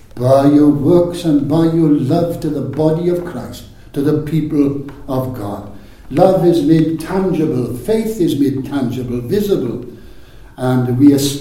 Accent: Wales, United Kingdom; I'm a Welshman

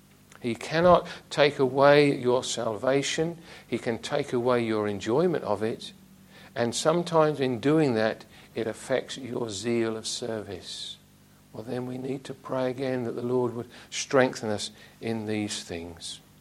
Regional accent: England, United Kingdom; we're English

